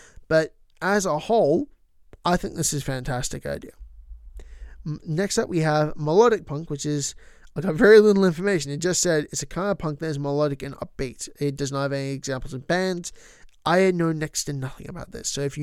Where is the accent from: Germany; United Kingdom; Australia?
Australia; Melbourne, Victoria; they're from Sydney and I'm from Melbourne, so there's a bit of a rivalry